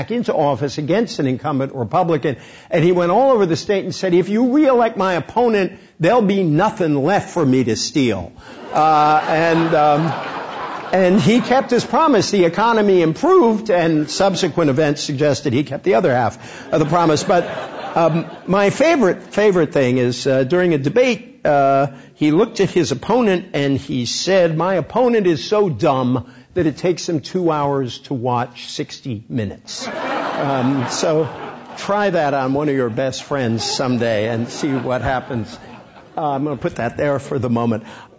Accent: Massachusetts, United States; I'm from Massachusetts, where politics isn't necessarily always on the level, though I do love my dear home state's politics.

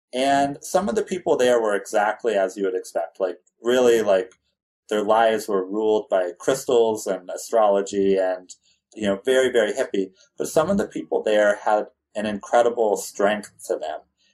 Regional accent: California, United States; I grew up in California.

